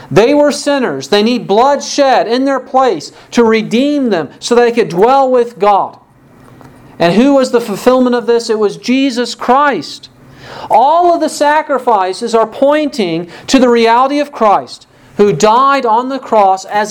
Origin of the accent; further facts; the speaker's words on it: Waverly, United States; There was a man growing up in Waverly who would go to the local coffee shop